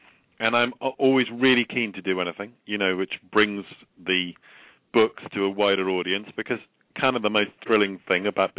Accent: Oxford, South East England, United Kingdom; I mean, I grew up in Oxford, and I went to Oxford, to the university there, and so I know all the streets

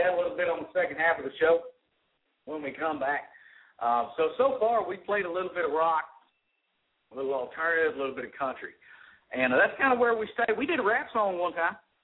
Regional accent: Texas, United States; We're American, and we're Texan.

